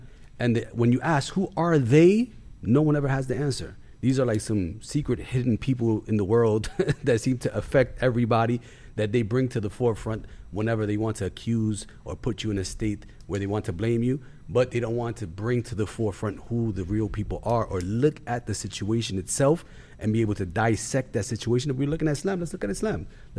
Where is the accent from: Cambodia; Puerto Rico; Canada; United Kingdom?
Puerto Rico; You came from Europe. I came from Puerto Rico.